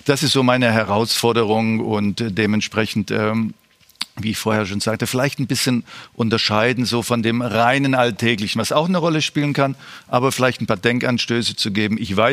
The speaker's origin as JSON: {"language": "German", "region": "East Germany", "country": "Germany", "tie": "born or raised there", "said": "ich komme aus dem Osten"}